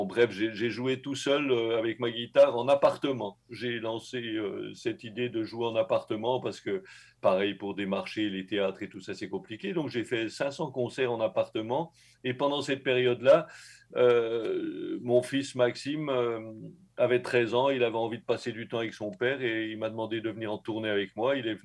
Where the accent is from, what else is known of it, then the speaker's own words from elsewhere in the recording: Switzerland; moved away as an adult; now in France; J'étais bûcheron en Suisse, je suis parti de la Suisse à 20 ans, je me suis retrouvé en France